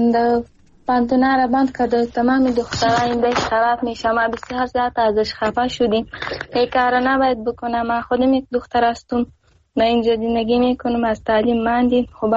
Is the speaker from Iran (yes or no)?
no; Afghanistan; Persian is a second language; من از افغانستان هستیم، همینجا مجرد شدیم